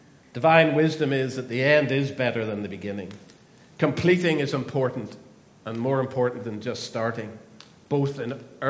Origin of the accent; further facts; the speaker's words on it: Ireland; moved away as an adult; now in Australia; And remember, we came from Ireland, which if you drive for 2 hours, you're in the sea, whatever direction.